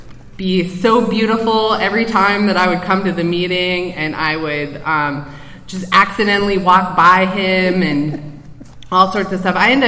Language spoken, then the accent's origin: English; Minnesota, United States; I was, I grew up in Minnesota, and I was a jock